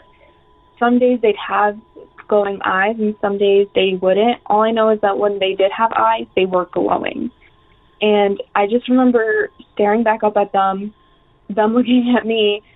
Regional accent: New York, United States; I'm from New York

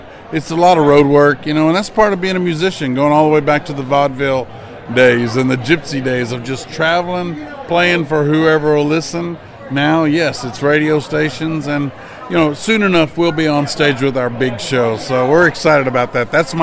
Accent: Fort Worth, Texas, United States; Well, I'm from Fort Worth, Texas. Texas native. Fort Worth raised there.

